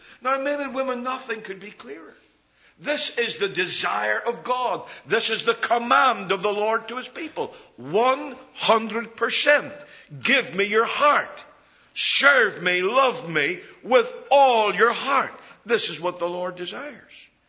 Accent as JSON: {"language": "English", "region": "Northern Ireland", "country": "United Kingdom", "tie": "born or raised there", "said": "as a young Christian growing up in Northern Ireland"}